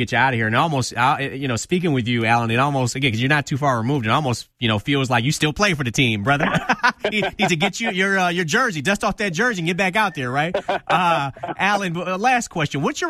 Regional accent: Detroit, Michigan, United States; I'm from Detroit's West Side.

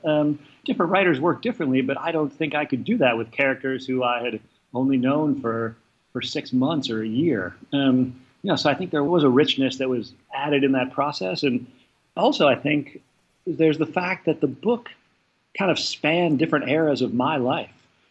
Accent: Wisconsin, United States; You know, I grew up in Wisconsin, and as you say, I went to Harvard

